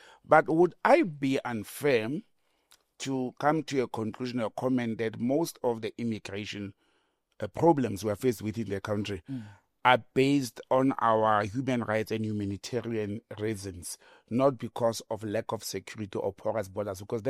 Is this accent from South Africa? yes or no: yes; South Africa; As a South African and a noble or, you know, lay citizen, I don't think it is just and fair